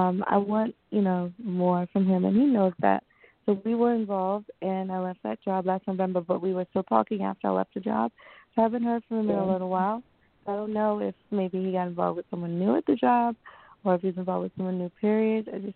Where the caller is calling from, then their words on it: New York, United States; And I'm calling from New York.